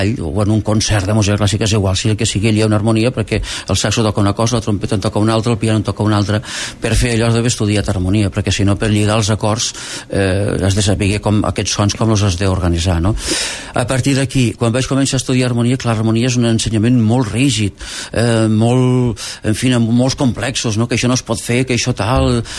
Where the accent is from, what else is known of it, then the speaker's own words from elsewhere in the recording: Darmós, Catalonia, Spain; jo ho vaig veure l'any 65-66 al meu poble, a Darmós.